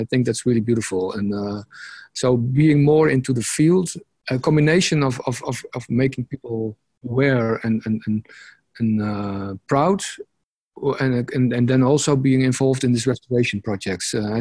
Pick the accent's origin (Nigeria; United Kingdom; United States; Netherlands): Netherlands; Groningen; in 2015, we organized a conference in Groningen, in my hometown.